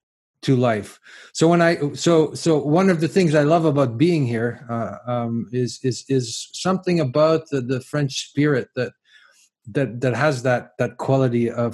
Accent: England, United Kingdom; now in France; I'm an English person living in France

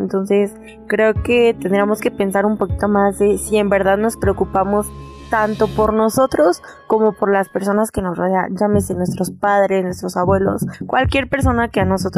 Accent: Mexico; como buen mexicano que siempre hacemos caso omiso de las indicaciones

